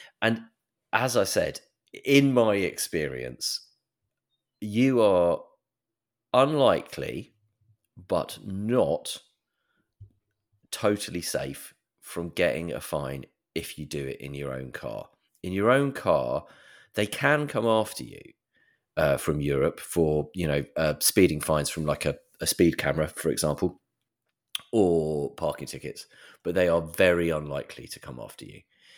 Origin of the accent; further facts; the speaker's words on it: United Kingdom; I said, but I'm British.